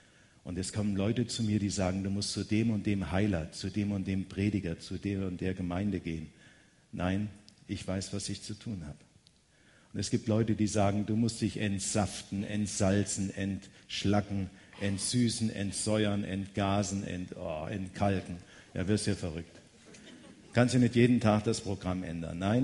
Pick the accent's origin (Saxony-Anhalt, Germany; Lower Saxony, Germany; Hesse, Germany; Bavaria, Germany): Hesse, Germany; Marburg; Ich komme aus Marburg, der Stadt Elisabeth von Thüringen.